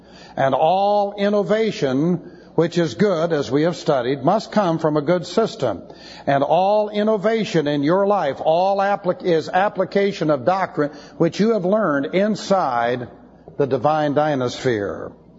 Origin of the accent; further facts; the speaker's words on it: Beverly Hills, California, United States; This happened when I lived in California. I grew up in Beverly Hills.